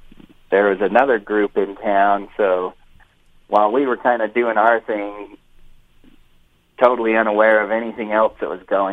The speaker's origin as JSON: {"language": "English", "town": "Cedar City", "region": "Utah", "country": "United States", "said": "So I'm from Cedar City, Utah. Lived here most of my life, except for just a little bit of time in a few other places. But, yeah, mostly just a Cedar City guy."}